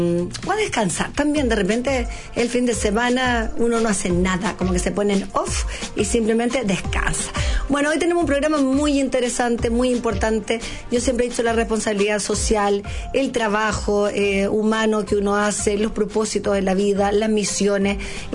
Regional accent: Chile; Somos todos chilenos, pero cuando uno es chileno y se siente invisible, eso te frustra, eso duele.

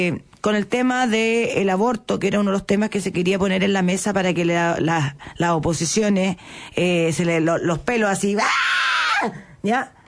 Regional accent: Chile; que no se hable de los temas que sí nos convocan como chilenos

